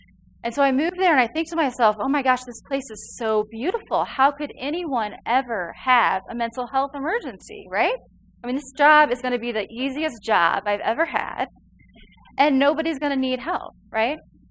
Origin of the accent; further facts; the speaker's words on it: Chicago, Illinois, United States; And so realize, people, I'm from Chicago.